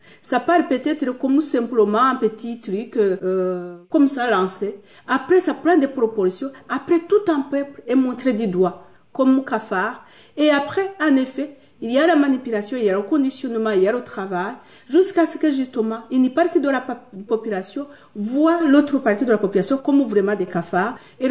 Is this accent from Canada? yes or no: no; Rwanda; Mais pendant longtemps, on a rêvé quoi, que cet itinéraire qu'on va retourner chez nous au Rwanda.